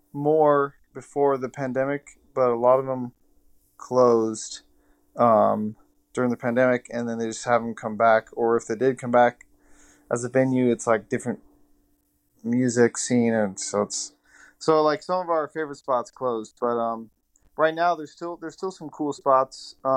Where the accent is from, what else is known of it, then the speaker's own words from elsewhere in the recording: Los Angeles, California, United States; So we're from Los Angeles, obviously. We're kind of spread out around the city. I live in Inglewood